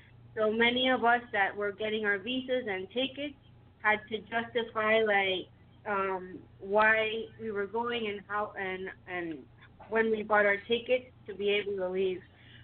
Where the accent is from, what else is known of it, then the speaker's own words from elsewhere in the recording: Miami, Florida, United States; I grew up in Miami, Florida, born and raised in Miami, and to Cuban parents, which, like, I'm basically Cuban.